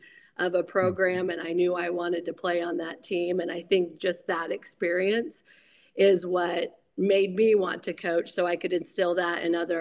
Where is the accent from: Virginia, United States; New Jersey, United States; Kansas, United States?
Kansas, United States; Silver Lake; Well, I grew up in Silver Lake, Kansas, which if anyone has heard of that place, it is a small little sports school on Highway 24.